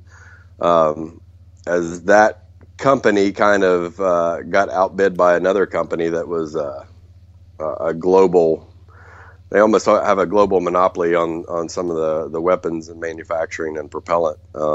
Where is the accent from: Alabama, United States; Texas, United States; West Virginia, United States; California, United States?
West Virginia, United States; I grew up in West Virginia, more or less as a country boy.